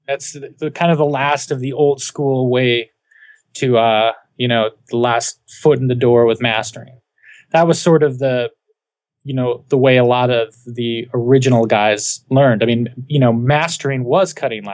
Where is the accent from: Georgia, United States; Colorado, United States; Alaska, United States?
Colorado, United States; I'm from Colorado and there weren't a lot of options back then.